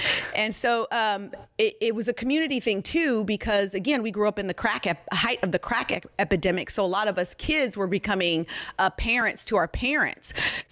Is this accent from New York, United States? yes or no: no; Richmond, California, United States; I grew up in Richmond, California, mm-hmm. and we grew up as kids. There's six of us kids at home.